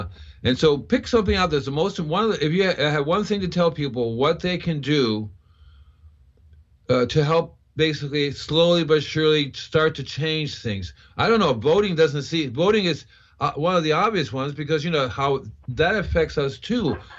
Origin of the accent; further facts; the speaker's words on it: Puerto Rico; also born or lived in Cuba; now in United States; As a kid, I grew up with it in Puerto Rico and Cuba. Everybody was out there gardening, you know.